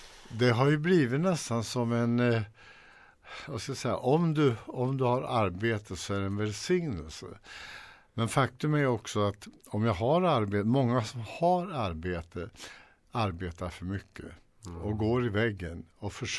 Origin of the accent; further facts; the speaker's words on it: Sweden; born there; Jag får en liten dusör därför att jag är svensk och jag är född här och så vidare.